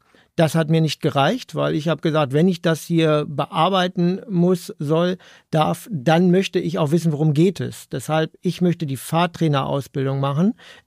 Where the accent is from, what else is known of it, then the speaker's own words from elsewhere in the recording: Hanover, Lower Saxony, Germany; Ich bin 54 Jahre alt, in Hannover geboren, lebe dort schon immer